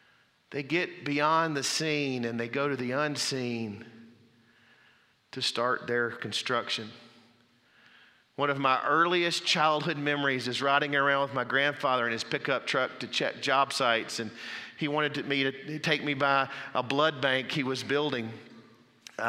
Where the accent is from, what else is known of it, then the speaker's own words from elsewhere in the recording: Mississippi, United States; now in Texas, United States; I grew up in Mississippi where we had rivers. Like … deep and wide rivers. When I moved out here, I learned about the draws